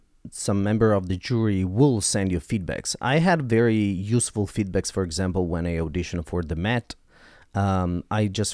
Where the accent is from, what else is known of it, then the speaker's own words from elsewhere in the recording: Milan, Lombardy, Italy; English is a second language; Yeah, a lot of people commute to Milan even if they are far away, but I'm very close to the center of Milan.